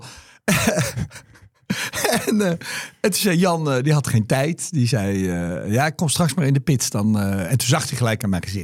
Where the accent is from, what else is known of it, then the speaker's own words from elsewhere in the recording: Wassenaar, South Holland, Netherlands; En ik weet nog dat op hem twee van die monteurs kwamen gewoon bij ons thuis in Wassenaar.